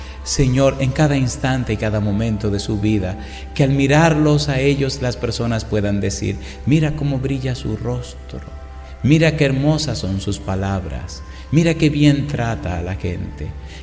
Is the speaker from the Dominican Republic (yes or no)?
yes; Dominican Republic; En ese tiempo el aeropuerto de las Américas en mi país era hace mucho de eso.